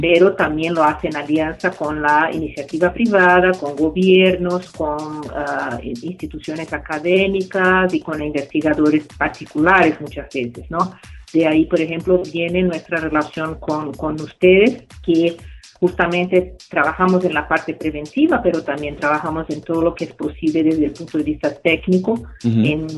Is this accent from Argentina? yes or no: no; Brazil; Sí, soy brasileña